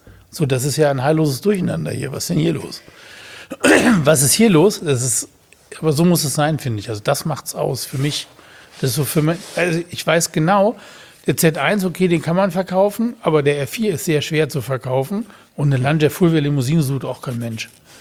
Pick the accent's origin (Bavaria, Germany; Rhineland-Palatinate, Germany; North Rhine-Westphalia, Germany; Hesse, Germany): Rhineland-Palatinate, Germany; Betzdorf; als ich Kind war, bin ich aufgewachsen in Betzdorf. Betzdorf im Siegerland, also am Rande vom Siegerland. Also Betzdorf gehört ja eigentlich noch zum Westerwald sozusagen. Das ist so am Fuß, Betzdorf an der Sieg.